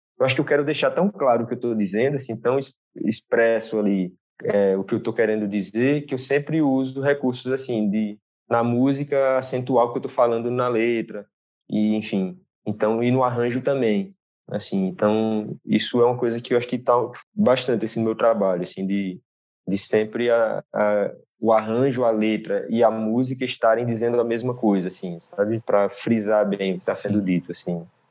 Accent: Petrolina, Pernambuco, Brazil; eu sou de Petrolina, ele é de Juazeiro, nós somos de cidades vizinhas, sendo que eu pernambucano, ele é baiano, enfim.

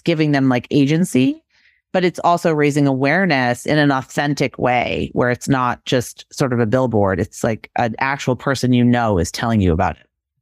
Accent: Massachusetts, United States; I grew up in Massachusetts, very Yankee, very Puritan.

